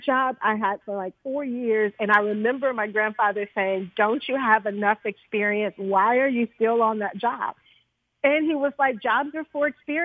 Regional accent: Jackson, Mississippi, United States; And I got both of those passions from growing up in Mississippi, in Jackson, Mississippi, where I spent a lot of time with my grandparents on their farm.

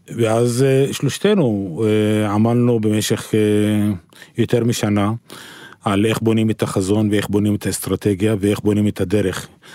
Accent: Northern District, Israel; אני מגיע מערבי בגליל, נשוי ואב ל4.

